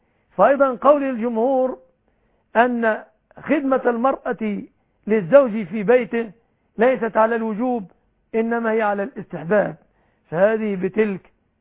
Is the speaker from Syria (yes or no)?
no; Egypt